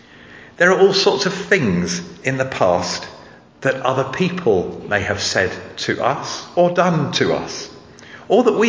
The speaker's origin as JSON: {"language": "English", "country": "Kenya", "tie": "born or raised there", "said": "When I grew up in Kenya, I was so proud that African elephants hadn't been domesticated."}